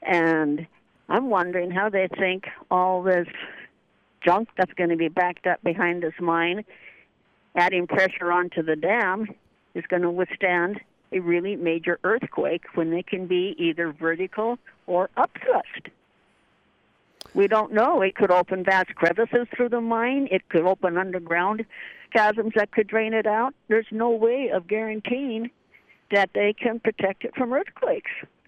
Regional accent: Montana, United States; now in Alaska, United States; Yes, I've been in Alaska close to 60 years, and I came from Montana

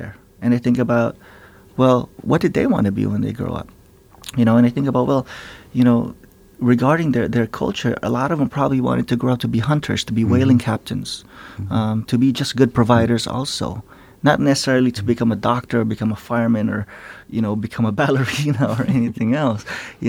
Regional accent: Philippines; mainly growing up in the Philippines, I think a lot of kids, like what Dr. Feldman mentioned earlier, not just the Philippines, but in a lot of other non-Western countries

